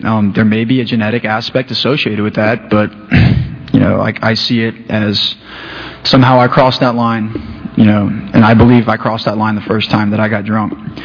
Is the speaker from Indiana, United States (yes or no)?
no; North Carolina, United States; also born or lived in California; now in Tampa, United States; I was born out in California, grew up in North Carolina, and moved down here to Tampa about 7 years ago this June.